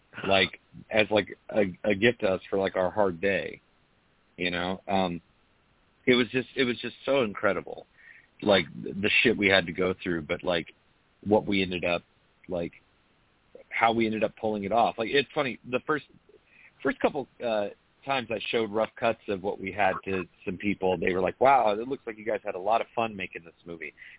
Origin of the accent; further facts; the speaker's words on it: Florida, United States; I'm from Florida, so I got, you know.